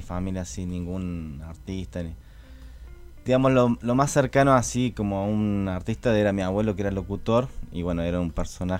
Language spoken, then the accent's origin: Spanish; Córdoba, Argentina; also born or lived in Buenos Aires; No, nací en Buenos Aires. Uh-huh. Y a los 5 años más o menos me fui a vivir a Córdoba.